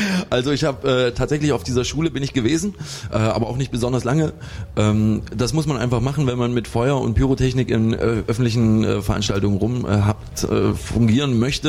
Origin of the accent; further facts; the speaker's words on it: Tambach-Dietharz, Thuringia, Germany; now in Erfurt, Germany; Ich komme aus Tambach-Dietharz, ja.